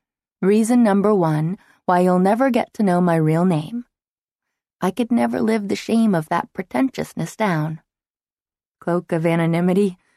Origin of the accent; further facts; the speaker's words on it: Chicago, Illinois, United States; And anyhow, I'm from Chicago.